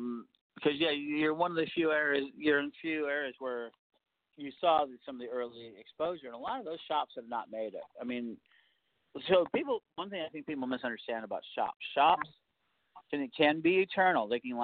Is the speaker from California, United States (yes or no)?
no; Chicago, Illinois, United States; In Chicago, my hometown, there was at one time like 15 metaphysical stores in the 90s, and now there's three or four at most.